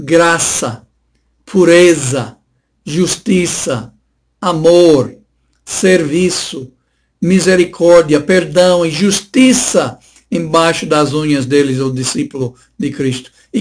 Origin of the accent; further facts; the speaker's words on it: Tennessee, United States; Portuguese is a second language; moved away; Sou americano de nascimento, mas brasileiro e nordestino de coração. Mas lembrando quando eu era criança, algumas experiências que eu passei, as crianças americanas lá no meu estado de Tennessee